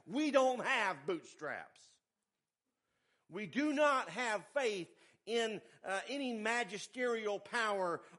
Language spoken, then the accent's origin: English; the South, United States; When I was a young man growing up in the South, I was a Braves fan.